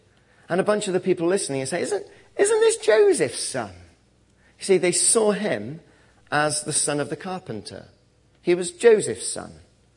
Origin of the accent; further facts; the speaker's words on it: England, United Kingdom; I'm English, and when I moved to university in 97, I came across my grandma's from Cardiff, and I thought, oh, here we go, a bit of my Welsh heritage.